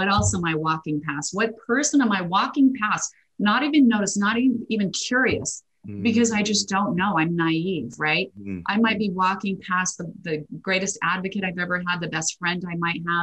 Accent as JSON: {"language": "English", "region": "Idaho", "country": "United States", "tie": "born or raised there", "said": "I'm a girl from Idaho, grew up with a lot of potatoes, but no mangoes."}